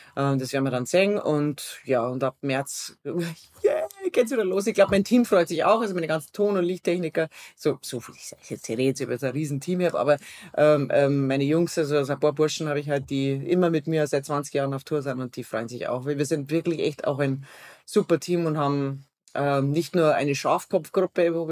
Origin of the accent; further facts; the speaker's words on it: Germany; Wir als Deutsche werden uns daran gewöhnen müssen, das Gürtelchen enger zu schnallen.